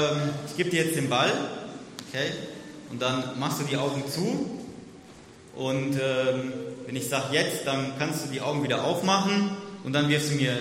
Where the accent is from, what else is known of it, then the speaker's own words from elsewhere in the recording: Haiger, Hesse, Germany; also born or lived in Giessen; in Haiger-Seelebach, in meiner Heimatgemeinde, auch eine Predigt halten. Und ich habe dann noch in Gießen gewohnt